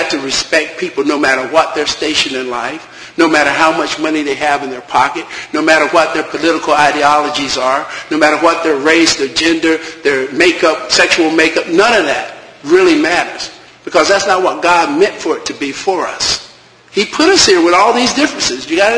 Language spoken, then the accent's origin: English; Richlands, North Carolina, United States; we don't get that down east, not in Richlands, not in the town where I say, you know, we had thre